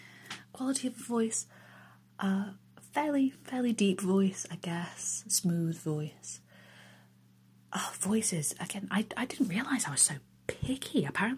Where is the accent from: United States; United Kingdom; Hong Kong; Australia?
United Kingdom; England; Very, I think, boringly on my part, I'm English, and I like English accents on men